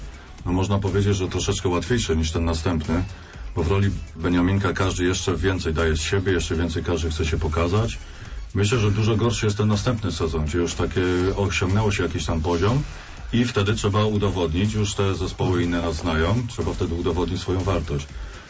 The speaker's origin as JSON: {"language": "Polish", "town": "Gniezno", "region": "Greater Poland Voivodeship", "country": "Poland", "said": "Przez to tak się wspieramy jako gnieźnianie."}